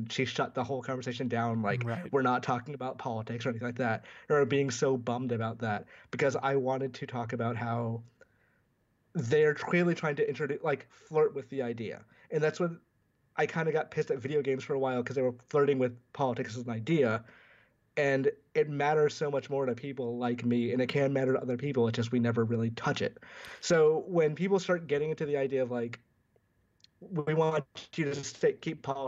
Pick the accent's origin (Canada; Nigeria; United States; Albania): United States; Georgia; I grew up in the American South, being a brown kid coming from Georgia and growing up during 9/11